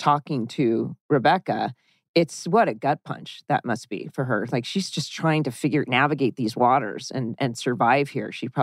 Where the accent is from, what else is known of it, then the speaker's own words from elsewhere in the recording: Orange County, California, United States; yes, I grew up in Orange County, but...